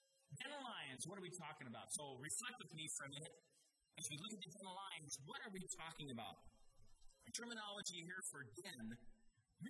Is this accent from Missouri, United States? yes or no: no; Colorado, United States; So I grew up in Colorado, where there's a lot of caves, naturally occurring caves.